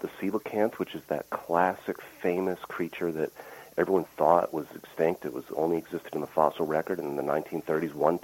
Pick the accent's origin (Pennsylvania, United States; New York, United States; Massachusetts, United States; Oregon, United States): New York, United States; I grew up outside of Buffalo, not that far from Love Canal.